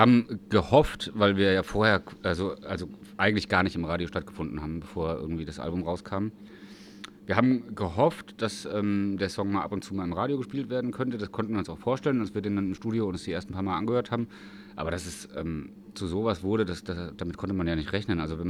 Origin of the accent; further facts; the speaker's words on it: Marburg, Hesse, Germany; obwohl das eigentlich von meiner Heimatstadt Marburg relativ weit für ein Konzert ist